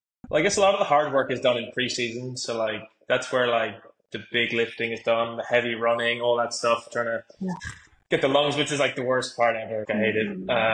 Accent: New York, United States; I grew up in New York, so I wasn't really like too familiar with rugby

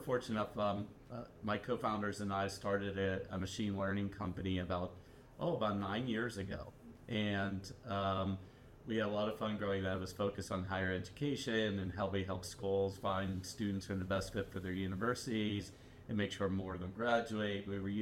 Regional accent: Pittsburgh, Pennsylvania, United States; So I grew up in Pittsburgh

